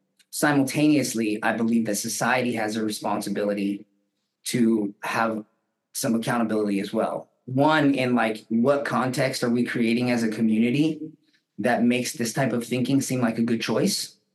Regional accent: Happy Valley, California, United States; So, I am from Shasta County. Mm-hmm. My parents and I lived out in Happy Valley, and I actually attended West Valley High School.

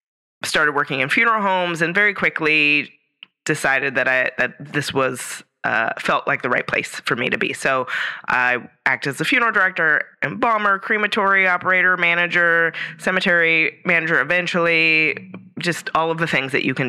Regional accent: California, United States; now in Shasta County, United States; So I'm from the Bay Area, moved to Lake County, worked for a company, transferred from Lake County up to here to Shasta County

